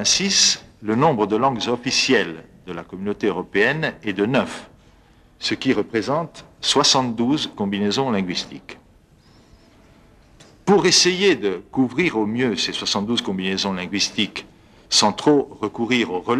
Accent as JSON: {"language": "French", "country": "Italy", "second_language": "French", "said": "je suis italien"}